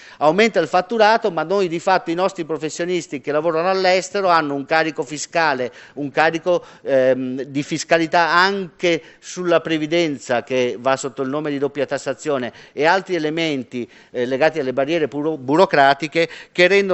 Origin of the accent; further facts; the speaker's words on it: Calabria, Italy; Io vengo dalla Calabria